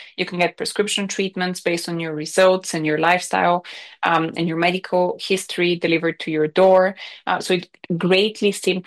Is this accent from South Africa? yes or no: no; Bulgaria; English is a second language; now in United Kingdom; It was a big culture shock for me when I moved from Bulgaria to the UK that you don't ever see your health data.